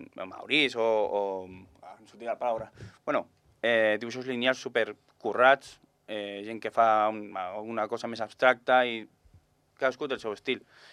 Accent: Badalona, Catalonia, Spain; jo soc de Badalona

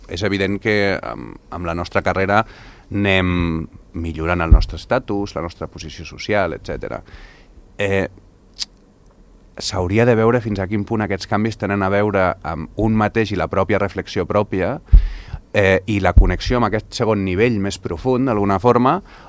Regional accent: Andorra; sóc psicòleg, sóc andorrà

